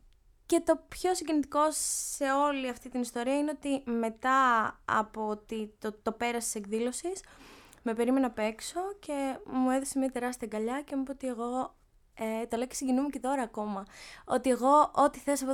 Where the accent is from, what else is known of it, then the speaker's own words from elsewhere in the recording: Crete, Greece; Το οποίο ήταν στις Μοίρες. Είναι μια κωμόπολη σχετικά κοντά στο χωριό μου.